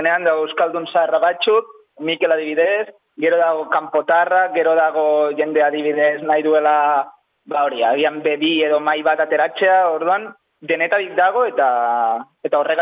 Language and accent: Basque; Catalonia, Spain; Basque is a second language; ni hasi nintzen ikasten nire kabuz, euskeraz, ni Kataluniakoa naiz